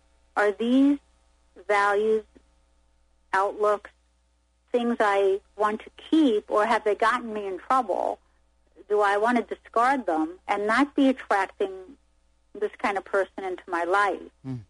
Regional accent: New York, United States; 1,000 years ago, when I was growing up in New York, and you know, a tough neighborhood

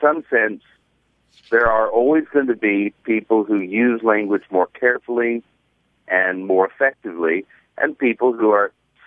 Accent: Texas, United States; We grew up in West Texas, and so I grew up saying things like, me and Brad are fixing to play golf.

